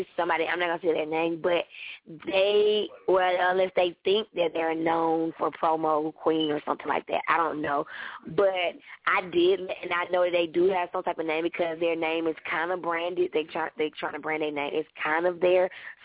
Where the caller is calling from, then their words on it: Atlanta, Georgia, United States; I'm in Atlanta.